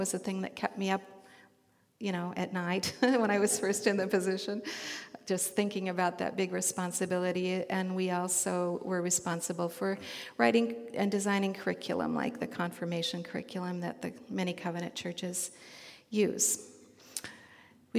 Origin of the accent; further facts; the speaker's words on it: Bellingham, Washington, United States; So as I was growing up in Bellingham, I went to Pioneer Girls Camp.